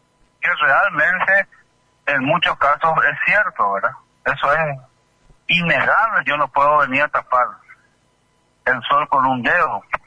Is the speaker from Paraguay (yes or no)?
yes; Paraguay; Todos somos paraguayos.